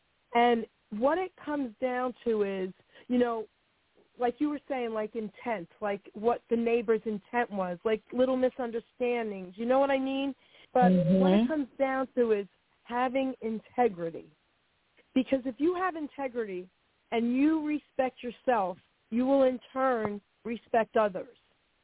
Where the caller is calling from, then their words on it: New Jersey, United States; I'm calling from New Jersey, baby.